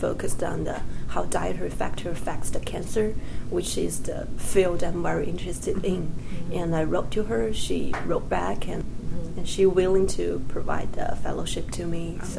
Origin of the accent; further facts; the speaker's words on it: China; I came from China 3 years ago.